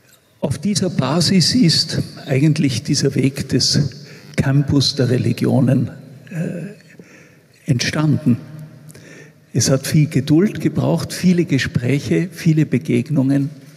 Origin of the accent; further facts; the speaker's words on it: Vorarlberg, Austria; dass ich als Vorarlberger besonders stolz bin